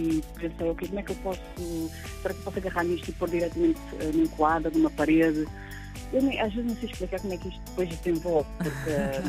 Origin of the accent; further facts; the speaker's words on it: Lisbon, Portugal; Bom, eu sou alfacinha. Uhum. a maior parte da minha vida em Lisboa. Estudei em Lisboa